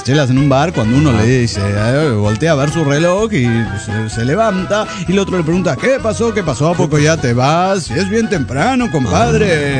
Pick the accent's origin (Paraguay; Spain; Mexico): Mexico; Saltillo, Coahuila; de Saltillo, Coahuila.